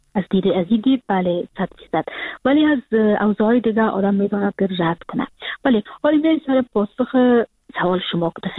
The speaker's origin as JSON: {"language": "Persian", "region": "Kabul", "country": "Afghanistan", "moved": "as an adult", "lives_now": "Frankfurt, Germany", "said": "من سال 2020 که فرداش 2021 بود کابل ترک کردم و اون روزی که سال نو تغییر میخورد من از ترکیه آمدم به فرانکفورت که یعنی 2021 بود."}